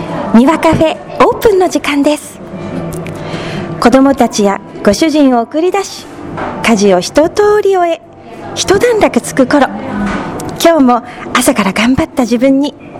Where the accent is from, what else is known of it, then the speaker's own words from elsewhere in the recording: Nerima, Tokyo, Japan; born there; あの、生まれは東京の練馬区なんです。